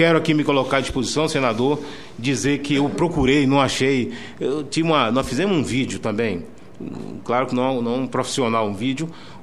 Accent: Maragogipe, Bahia, Brazil; Eu, que sou daquela região, sou lá de Maragogipe

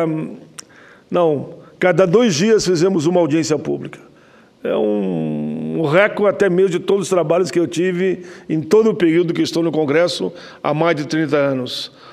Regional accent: Caxias do Sul, Rio Grande do Sul, Brazil; Caxias do Sul, Robert Show, uma empresa antiga da minha cidade natal

